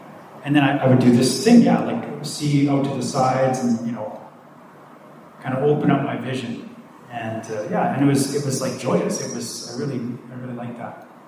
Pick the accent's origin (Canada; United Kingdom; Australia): Canada; the Prairies; Now, I grew up in Canada in a place that's very wide open. They call it the prairies. So it's extremely flat land, okay?